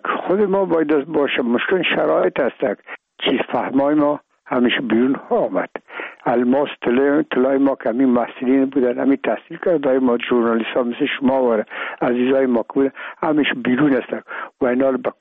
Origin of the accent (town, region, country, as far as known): Afghanistan